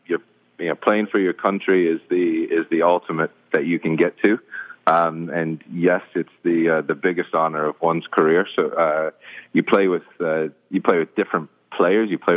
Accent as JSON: {"language": "English", "region": "Ohio", "country": "United States", "said": "And they worked it out, and because I was from Ohio, I ended up doing it."}